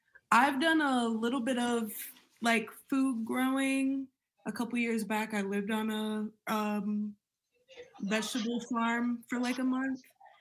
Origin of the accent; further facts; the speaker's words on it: Minneapolis, Minnesota, United States; Yeah, I grew up in North Minneapolis. I graduated from North High School. Yeah, I'm from North.